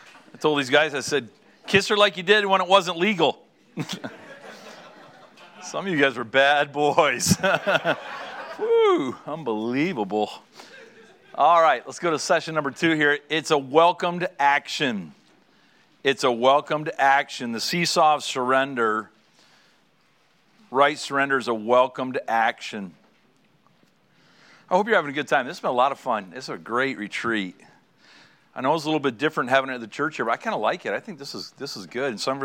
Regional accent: Canada; I always tell people, say, I'm from Canada.

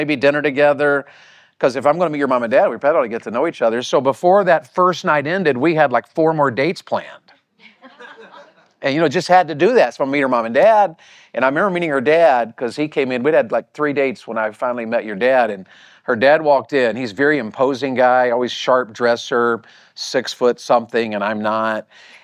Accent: Wartburg, Tennessee, United States; When I was a kid in Wartburg, Tennessee, where I grew up over in East Tennessee in the mountains

